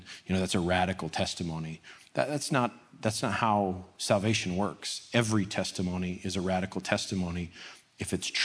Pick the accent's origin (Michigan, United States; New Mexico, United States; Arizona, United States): New Mexico, United States; And I'm Team Mexico because I'm from New Mexico, which is not New or Mexico, but I am Team Mexico.